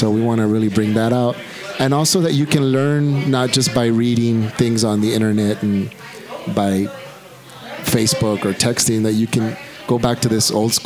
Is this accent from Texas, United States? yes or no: yes; El Paso, Texas, United States; We're all from El Paso.